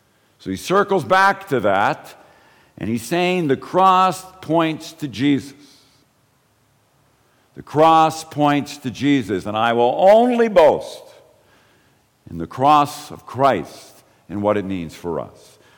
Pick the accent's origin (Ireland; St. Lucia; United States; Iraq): Ireland; So I'm Irish. So if I only think of how the Irish are doing, how they are being received, then I'm identifying with them at the expense of everybody else.